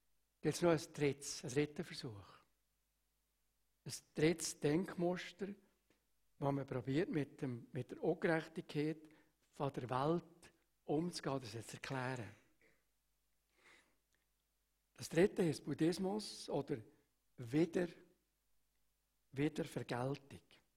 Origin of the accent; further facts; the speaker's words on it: Switzerland; born there; Ich kann ja nichts dafür, dass ich in der Schweiz geboren bin.